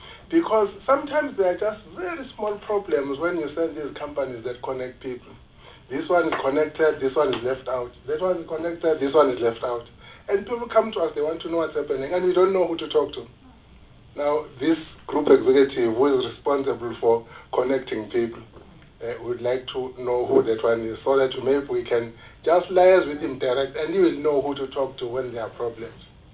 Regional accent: Mzumbe, KwaZulu-Natal, South Africa; I come from Mzumbe. The large part of Mzumbe is not connected.

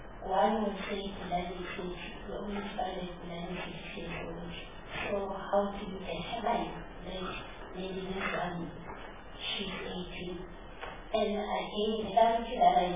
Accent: Germany; I'm from Germany.

